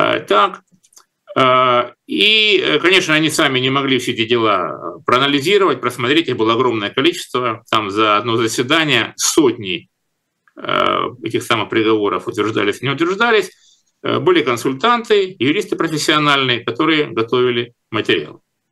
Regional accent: Rostov-on-Don, Rostov Oblast, Russia; ну, скажем, в моем родном городе Ростове

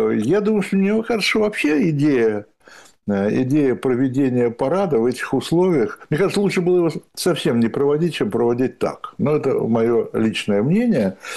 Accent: Moscow, Russia; я как бывший москвич могу сказать

